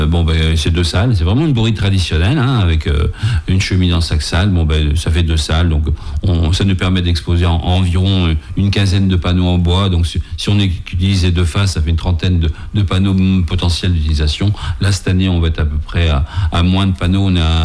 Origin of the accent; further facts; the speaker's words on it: Lisieux, Normandy, France; also born or lived in La Roche-sur-Yon / Sarthe; je suis né à La Roche-sur-Yon, j'ai passé toute ma petite enfance à Lisieux. Après, pour des raisons professionnelles, mon père est parti avec toute sa petite famille, puisqu'on est quatre enfants, dans la Sarthe, puisqu'il était originaire de la Mayenne.